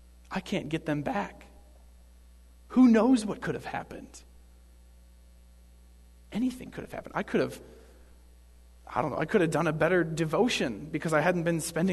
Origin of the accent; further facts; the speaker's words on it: United States; born there; I was born in America. Not expected to know Spanish, but I hated the fact that I didn't.